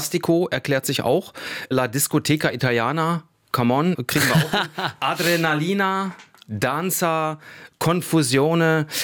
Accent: East Germany, Germany; Ich bin in der DDR groß geworden. Mhm. Wir haben Russisch gelernt.

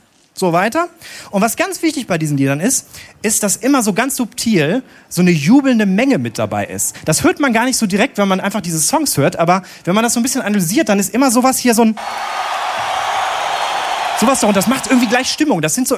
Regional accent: Bochum, North Rhine-Westphalia, Germany; Bochum. Sehr gut. … das ist meine Heimatstadt.

